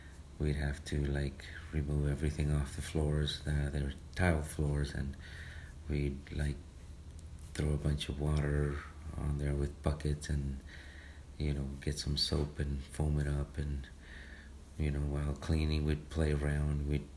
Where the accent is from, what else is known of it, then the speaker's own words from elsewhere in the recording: San Miguel, El Salvador; We are from San Miguel, El Salvador.